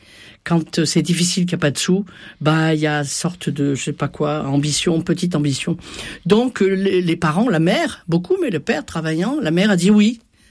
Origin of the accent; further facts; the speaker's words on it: Aix-en-Provence, Provence-Alpes-Côte d'Azur, France; Je viens du Sud, Aix-en-Provence.